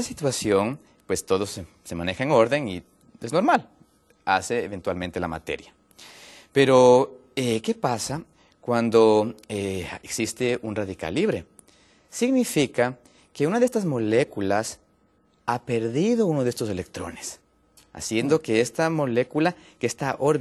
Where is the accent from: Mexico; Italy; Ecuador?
Ecuador; soy de Ecuador y vivo allá en el momento.